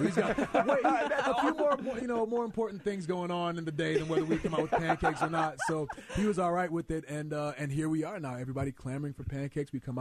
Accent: Boston, Massachusetts, United States; But I'm from Boston.

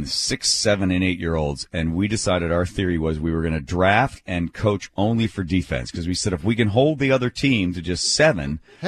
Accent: Philadelphia, Pennsylvania, United States; So I grew up in Philadelphia, and I know how fans boo.

